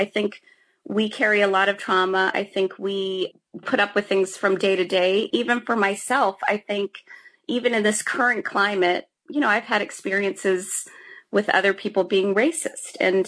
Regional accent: Cincinnati, Ohio, United States; I am from Cincinnati, as you know. So Cincinnati tends to be a setting for most of my work, just because I'm more familiar with it.

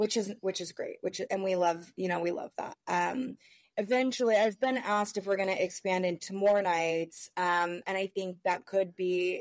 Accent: United States; now in United Kingdom; a lot of people want to challenge me because I'm American, so I can't pronounce any county in this godforsaken country.

